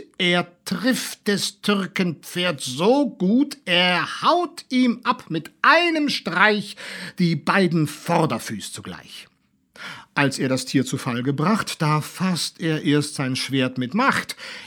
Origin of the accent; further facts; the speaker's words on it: Baden-Württemberg, Germany; born there; was mich als gebürtigen Schwaben und späten Landsmann von Ludwig Uhland natürlich besonders freut.